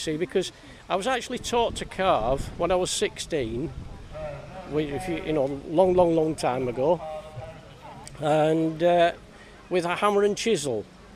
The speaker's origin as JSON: {"language": "English", "town": "Skidby", "region": "Yorkshire and the Humber", "country": "United Kingdom", "said": "I come from Skidby, near Beverley, East Yorkshire."}